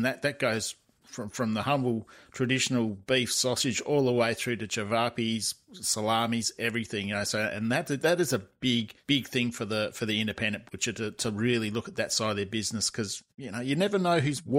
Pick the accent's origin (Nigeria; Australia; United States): Australia; Adelaide, South Australia; I grew up in Adelaide